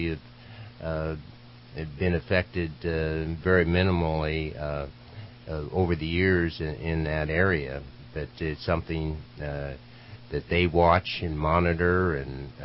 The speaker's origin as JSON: {"language": "English", "town": "Redding", "region": "California", "country": "United States", "tie": "born or raised there", "said": "And I was born and raised in Shasta County, and it was 10,000 people lived in Redding when I was growing up"}